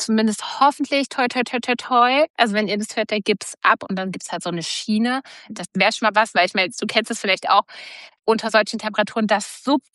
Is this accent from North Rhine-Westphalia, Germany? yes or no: no; Thuringia, Germany; Früher bei uns in Thüringen